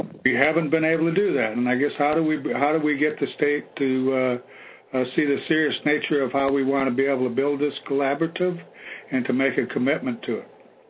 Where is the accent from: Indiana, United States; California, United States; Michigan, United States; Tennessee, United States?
Michigan, United States; I'm from Michigan.